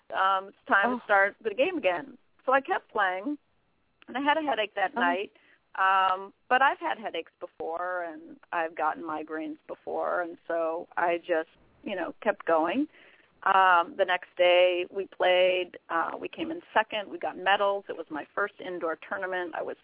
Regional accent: Wisconsin, United States; And I'm from Wisconsin, and you know it snows in Nebraska, it snows in Wisconsin

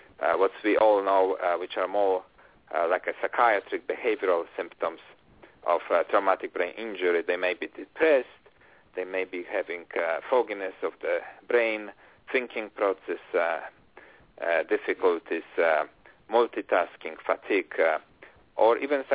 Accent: Poland; English is a second language; moved away as an adult; also born or lived in Germany / Italy; now in United States; I'm from Europe, specifically from Poland. And before I came to this country 25 years ago, I used to work for different universities in Germany, Italy, and Poland.

